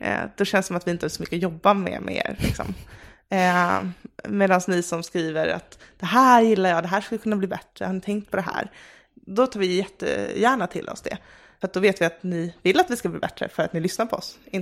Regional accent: Stockholm, Stockholm County, Sweden; Jag kan inte rikssvenska, jag är från Stockholm och jag hade kört.

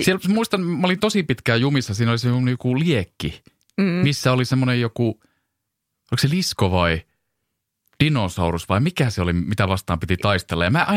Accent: Joroinen, South Savo, Finland; Mä oon Joroisista kotoisin, tuolta Kuopion ja Mikkelin puolesta välistä. Niin siellä mä olen viettänyt kukkeaan 90-luvun.

